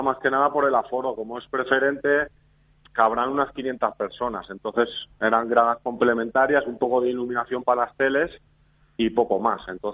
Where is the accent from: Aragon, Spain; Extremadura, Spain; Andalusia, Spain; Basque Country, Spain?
Aragon, Spain; Utrillas; Yo, por ejemplo, soy del pueblo de Utrillas.